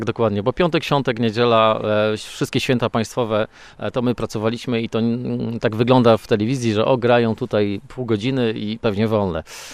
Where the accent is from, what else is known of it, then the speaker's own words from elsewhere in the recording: Chojnice, Pomeranian Voivodeship, Poland; Tak, ja jestem rodowitym chojniczaninem.